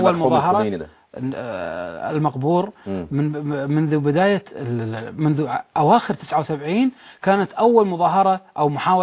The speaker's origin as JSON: {"language": "Arabic", "country": "Kuwait", "said": "نحن 3 كويتيين"}